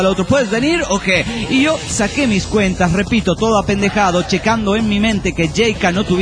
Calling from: Chetumal, Quintana Roo, Mexico; de Chetumal, Quintana Roo.

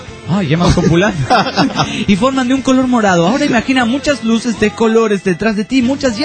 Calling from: Tinogasta, Catamarca, Argentina; Soy de Tinogasta, Catamarca, República Argentina. Un pueblo pequeño pero chido.

